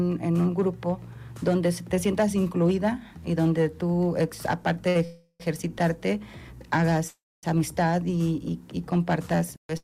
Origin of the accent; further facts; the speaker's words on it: Tehuixtla, Morelos, Mexico; y nada más de repente en mi pueblo, soy de Tehuixla, vi un letrero que decía Zumba.